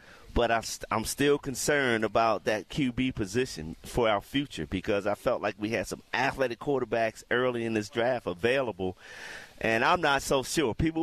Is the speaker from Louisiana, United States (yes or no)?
no; Baltimore, Maryland, United States; I grew up in Baltimore.